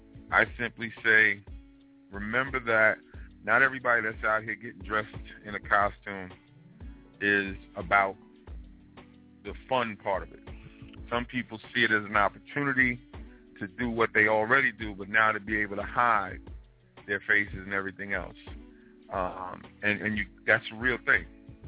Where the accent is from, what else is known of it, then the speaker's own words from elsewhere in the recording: Queens, New York, United States; I grew up in South Jamaica. At the time, I was living in Rochdale, so I was in walking distance from the place where I was working.